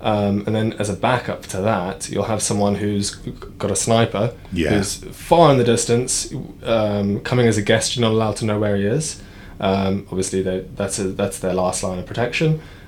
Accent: South Africa; I mean, I'm from South Africa

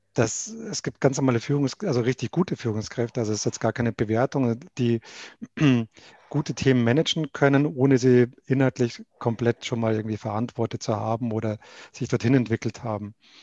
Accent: Berg bei Neumarkt, Bavaria, Germany; Also aufgewachsen bin ich in Berg bei Neumarkt

